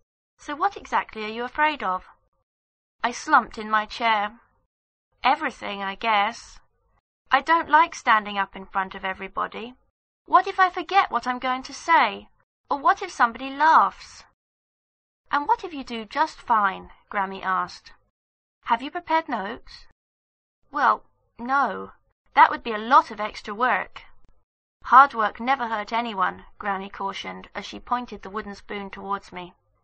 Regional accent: New Jersey, United States; From the time I was a child growing up in New Jersey, I loved spending weekends with my grandparents.

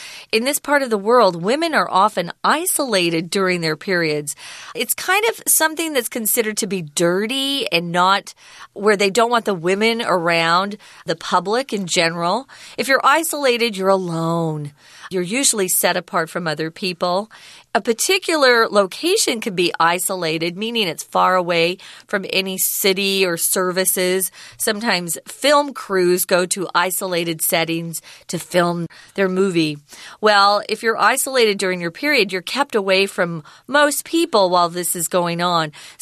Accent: United States; Both of us as well, Tom and I come from America, again, very highly developed.

